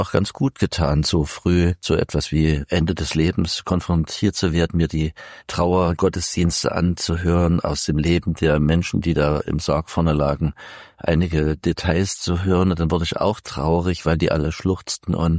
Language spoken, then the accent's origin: German; Coswig, Germany; in Coswig, wo ich herstamme.